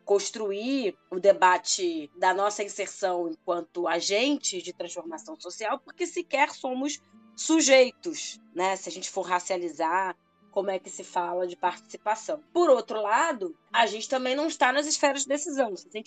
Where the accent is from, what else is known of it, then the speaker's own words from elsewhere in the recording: Rio de Janeiro, Brazil; Eu sou do Rio de Janeiro